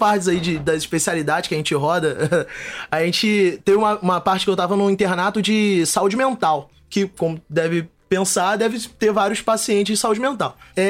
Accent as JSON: {"language": "Portuguese", "region": "Rio de Janeiro", "country": "Brazil", "tie": "born or raised there", "said": "Aqui, nascido e criado aqui no Rio de Janeiro."}